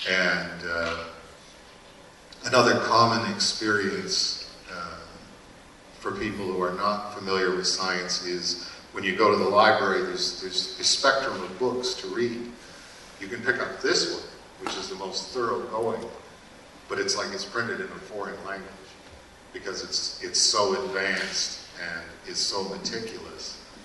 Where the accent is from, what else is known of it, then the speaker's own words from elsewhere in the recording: Canada; to use a hockey analogy as a Canadian, we're in the last minute of the third period.